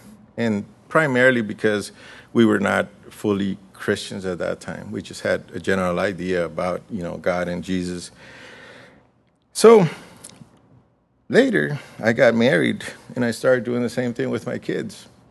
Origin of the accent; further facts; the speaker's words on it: California, United States; Growing up in California, I remember my parents and a lot of family members would always gather to go to a big park.